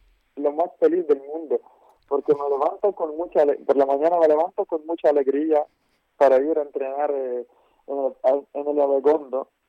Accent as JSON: {"language": "Spanish", "town": "Lviv", "region": "Lviv Oblast", "country": "Ukraine", "said": "Sí, soy de Leópolis."}